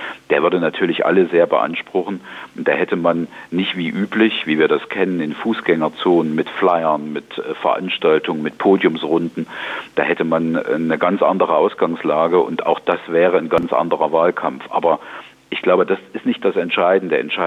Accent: Gotha, Thuringia, Germany; Mein Heimatort ist Gotha.

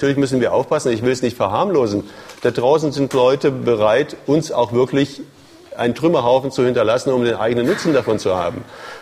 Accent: Erfurt, Thuringia, Germany; born or raised there; also born or lived in Vorkuta, Russia

